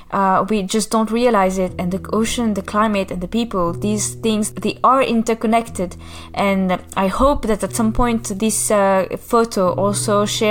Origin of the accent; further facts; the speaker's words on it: Mauritius; because I come from Mauritius